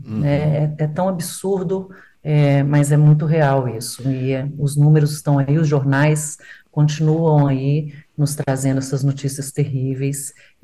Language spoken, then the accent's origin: Portuguese; Minas Gerais, Brazil; de um feminicídio em Minas, de onde eu venho.